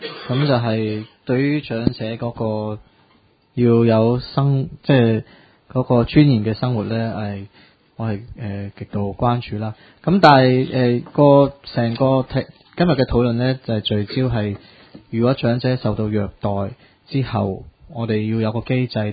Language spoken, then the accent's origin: Cantonese; China; 係咪我哋中國人都成日話三歲定八十